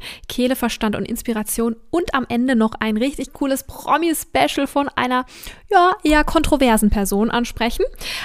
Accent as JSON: {"language": "German", "region": "Baden-Württemberg", "country": "Germany", "said": "ich komme aus Badenerland"}